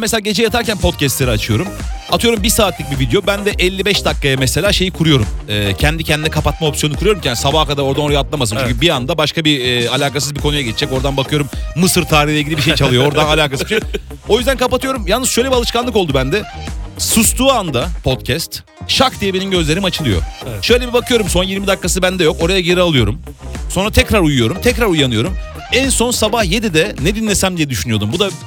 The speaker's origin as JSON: {"language": "Turkish", "region": "Istanbul", "country": "Turkey", "tie": "born there", "said": "Mesela eskiden ben Taksim'de ben Cihangir'de doğumluyum."}